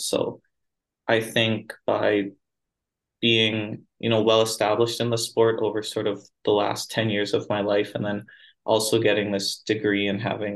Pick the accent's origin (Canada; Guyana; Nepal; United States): Canada; Maple Ridge, British Columbia; now in United Kingdom; I'm from Maple Ridge, British Columbia, Canada.